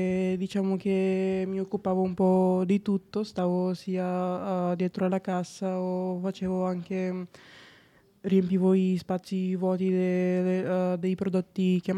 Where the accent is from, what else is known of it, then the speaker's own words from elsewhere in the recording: Bulgaria; Italian is a second language; Sono della Bulgaria.